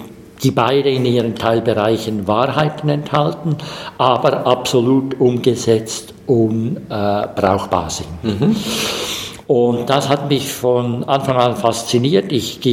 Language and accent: German; Zurich, Switzerland; Ich komme aus der Schweiz, aus der Umgebung von Zürich, bin knapp 63 Jahre alt.